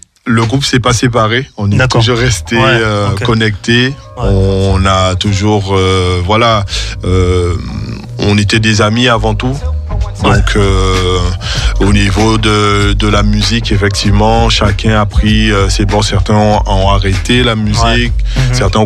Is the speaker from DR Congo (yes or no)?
no; Guadeloupe, France; born there; je suis né en Guadeloupe.